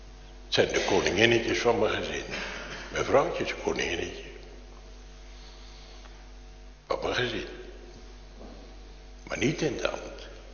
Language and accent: Dutch; Hogeveen, Drenthe, Netherlands; Ik kom uit Hogeveen.